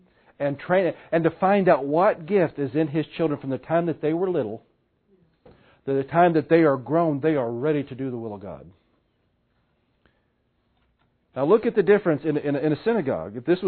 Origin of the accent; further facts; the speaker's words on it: Missouri, United States; Most of us white folk, I'm talking from Missouri, we don't get our heads screwed on straight till 35.